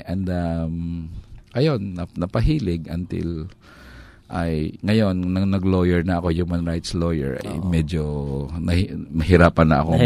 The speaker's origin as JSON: {"language": "Tagalog", "region": "Visayas", "country": "Philippines", "said": "So, I remember, Bisaya ako"}